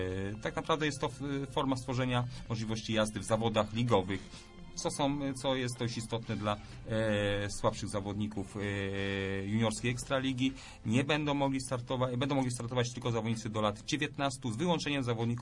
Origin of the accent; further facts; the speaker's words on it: Greater Poland Voivodeship, Poland; Jako Wielkopolanin był Ostrów, było Leszno i było Gniezno.